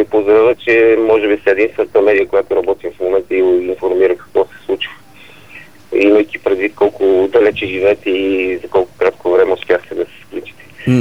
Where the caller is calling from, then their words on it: Sofia, Sofia City, Bulgaria; таксиметър 68 от София.